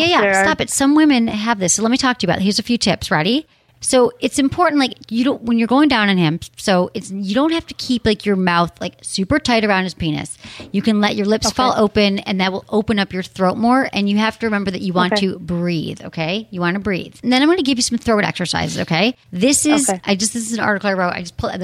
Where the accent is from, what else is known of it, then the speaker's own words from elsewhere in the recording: Michigan, United States; I'm from Michigan.